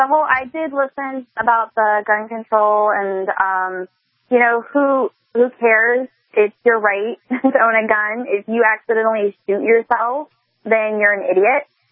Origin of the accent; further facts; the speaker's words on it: Florida, United States; I recently moved out here. I'm actually from Florida.